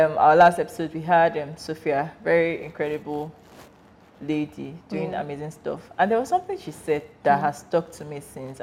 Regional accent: Nigeria; Yeah, I just think it's the whole being a Nigerian thing, honestly.

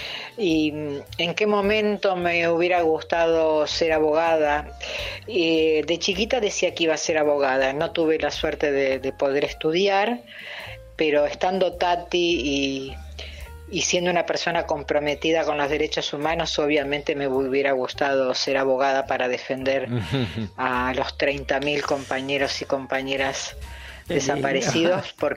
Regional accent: Buenos Aires, Argentina; de Villa Pueyrredón

